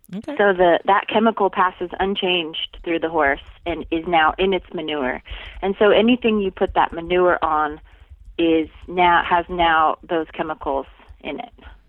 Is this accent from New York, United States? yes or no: no; San Diego, California, United States; We had a garden, and I grew up in San Diego, so it was a Southern California garden with avocados and artichokes